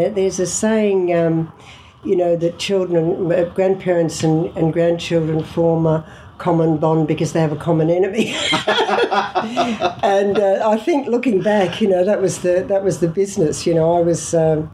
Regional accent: Melbourne, Victoria, Australia; born there; But I've always been very proud to feel that I was born in Richmond, because that's real Melbourne.

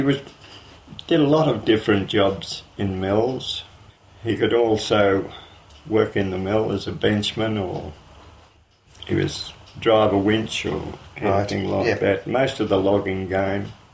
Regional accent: Victoria, Australia; I was born in South Yarra, but mother went there. We actually lived at the Northern Timber Mills at Mount Beenig. That was back in 1921

